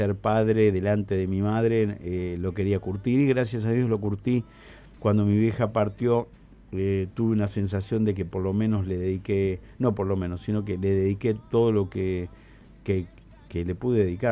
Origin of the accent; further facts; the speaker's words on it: Buenos Aires, Argentina; yo lo conocía, pero muy superficialmente, como un porteño puede apreciar el cuarteto.